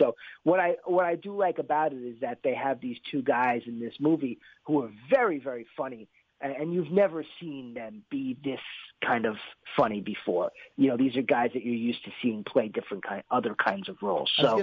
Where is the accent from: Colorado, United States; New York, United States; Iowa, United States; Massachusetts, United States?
New York, United States; If you know, I'm from New York, so this was a big story in New York.